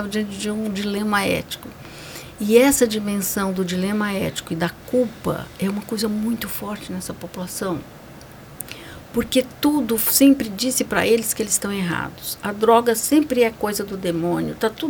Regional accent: Brazil; nós somos brasileiros

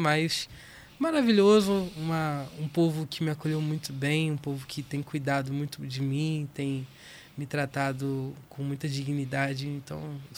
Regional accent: Nilópolis, Rio de Janeiro, Brazil; now in Cuiabá, Brazil; Sou do Rio de Janeiro, Nilópolis. E cheguei, tem 2 anos aqui, né?

